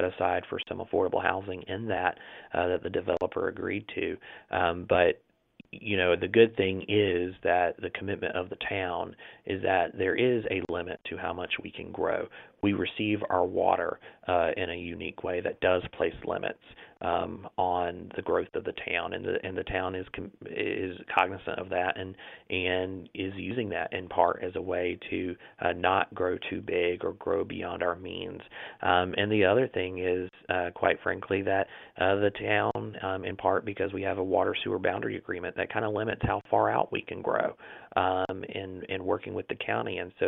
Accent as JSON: {"language": "English", "town": "Hillsborough", "country": "United States", "tie": "born or raised there", "said": "I'm just excited to be able to serve my hometown. I've lived most of my 27 years in Hillsborough"}